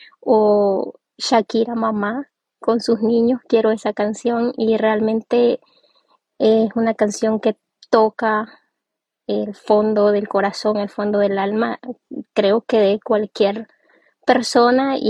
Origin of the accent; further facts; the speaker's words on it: Nicaragua; now in United States; Soy de Nicaragua y actualmente resido en el estado de Luisiana.